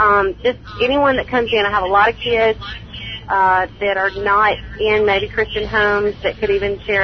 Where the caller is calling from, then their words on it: Jackson, Mississippi, United States; I'm in Mississippi, Jackson, okay. Mississippi.